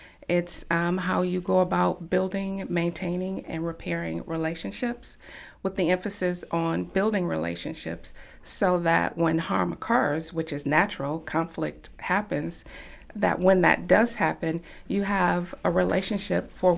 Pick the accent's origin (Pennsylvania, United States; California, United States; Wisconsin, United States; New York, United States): Wisconsin, United States; Milwaukee; I am from Milwaukee Public School. I'm from Milwaukee. Yes. I attended Milwaukee Public Schools for a brief time